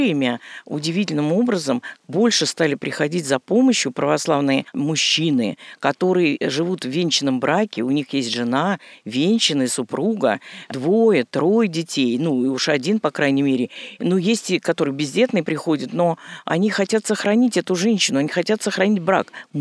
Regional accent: Moscow, Russia; я из Москвы

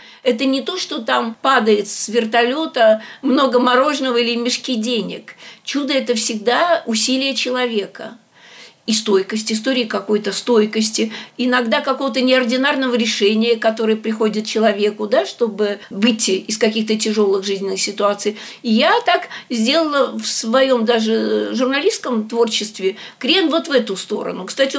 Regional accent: Kazakhstan; moved away as an adult; now in Moscow, Russia; я родилась в Симпалатинской области, а выросла в Казахстане.

